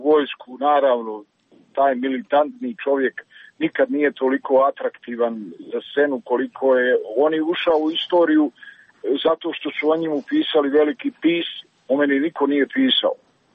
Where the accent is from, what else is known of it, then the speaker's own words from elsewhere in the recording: Travnik, Central Bosnia Canton, Bosnia & Herzegovina; born there; kaže, ja sam rođen u Travniku. I tu ne treba dalje objašnjavati dalje kako ja to znam.